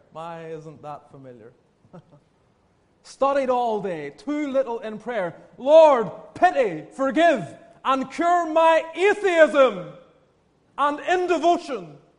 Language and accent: English; Scotland, United Kingdom; born there; just about 15 miles north of where I was born in Scotland.